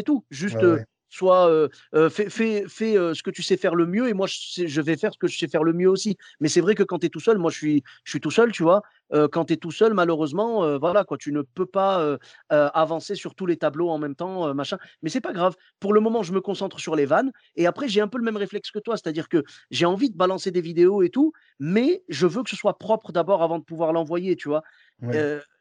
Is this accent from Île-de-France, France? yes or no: no; Clermont-Ferrand, Auvergne-Rhône-Alpes, France; Moi, je suis de Clermont-Ferrand à la base.